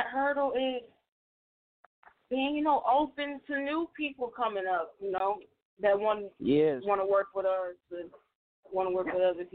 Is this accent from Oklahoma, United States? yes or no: yes; Tulsa, Oklahoma, United States; Actually, I'm from Tulsa, Oklahoma, but I've been living in Minnesota for a couple of years now.